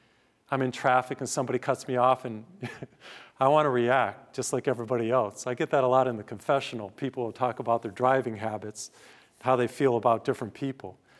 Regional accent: Massachusetts, United States; now in Houston, United States; I remember one time I was going to give a mission in Boston, my home state. I live in Houston.

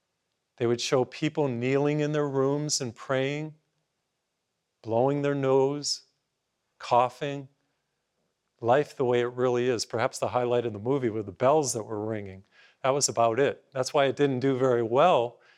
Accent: Massachusetts, United States; first language English; My first language is English. I grew up in Massachusetts, and in high school, we studied Spanish.

